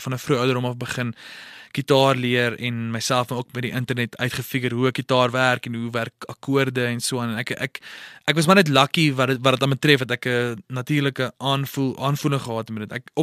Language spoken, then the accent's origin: Afrikaans; Potchefstroom, North West, South Africa; born or raised there